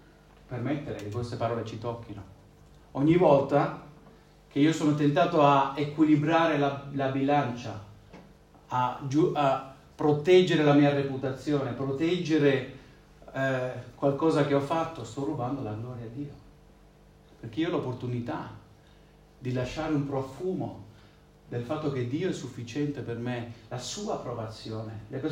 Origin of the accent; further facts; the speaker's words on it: Spain; un mio amico con cui sono cresciuto in Spagna